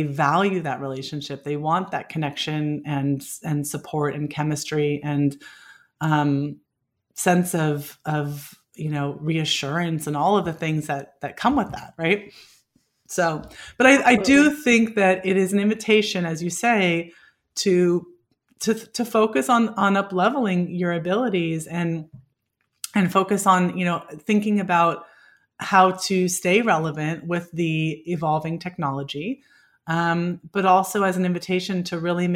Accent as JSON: {"language": "English", "region": "California", "country": "United States", "tie": "born or raised there", "said": "I grew up in the Bay Area, and we crossed the Bay Bridge all the time, right? To go in and out of San Francisco to the East Bay to San Francisco"}